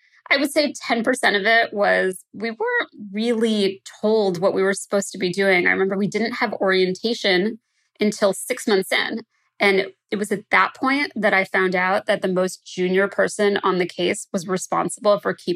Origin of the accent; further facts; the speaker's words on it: Midwest, United States; Yeah, I had immigrant parents. I grew up in the Midwest.